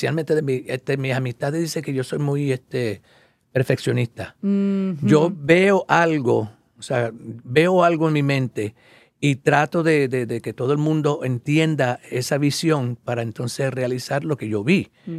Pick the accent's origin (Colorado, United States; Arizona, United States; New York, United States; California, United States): New York, United States; Entonces, yo siendo nacido y criado en Nueva York, yo crecí de otra manera, ¿no?